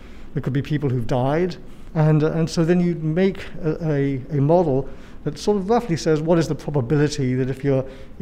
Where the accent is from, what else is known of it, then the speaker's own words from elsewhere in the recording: United Kingdom; I'm British, so it's hard to do.